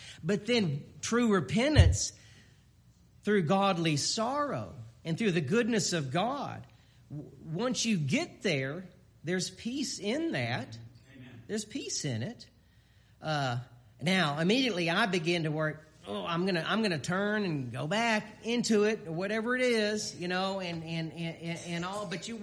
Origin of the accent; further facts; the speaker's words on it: Houston, Texas, United States; also born or lived in Dallas; born and raised in Houston, learned to drive there, moved to Dallas, and now we have kids in San Antonio.